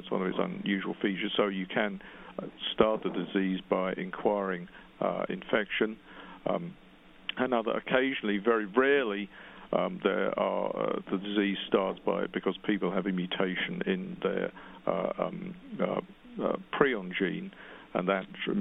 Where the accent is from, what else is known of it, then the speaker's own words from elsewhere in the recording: United Kingdom; I mean, I'm obviously British, so I was in and out of Britain during the 1980s